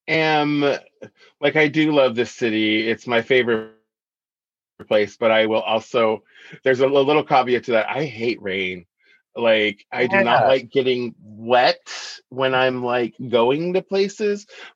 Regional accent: Seattle, Washington, United States; also born or lived in Alaska; Around the Seattle area, I was born in Seattle and we moved around a lot.

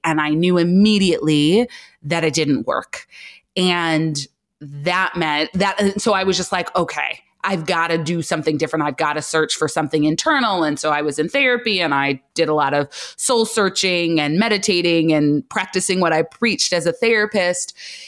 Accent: California, United States; No, I grew up in Southern California. So my parents met in New Haven, Connecticut, moved to Chicago, and then moved to California. And that's where I grew up.

